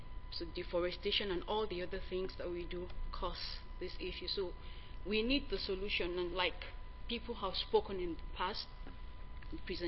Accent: Nigeria; I'm from Nigeria, University of Ibadan

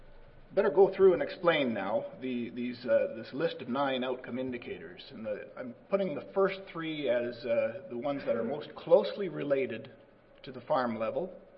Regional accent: Canada; So I'm from Canada, but happy to be here with my friends in the U.S. as well.

